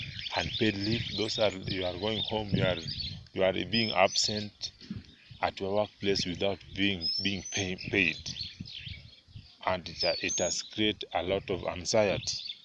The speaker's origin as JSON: {"language": "English", "country": "Kenya", "said": "I'm a Kenyan citizen, currently staying in Nakuru County, Naivasha sub-county."}